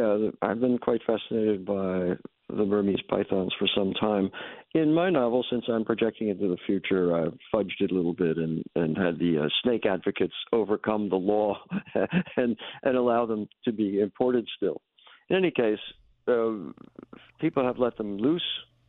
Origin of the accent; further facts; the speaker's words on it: New York, United States; For instance, when I was a boy growing up in New York, we had no notion of recycling.